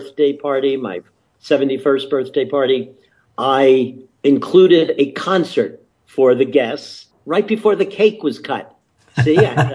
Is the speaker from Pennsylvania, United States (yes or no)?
yes; Philadelphia, Pennsylvania, United States; I was born and raised in Philadelphia, 1940s and 50s, middle class parents, no education.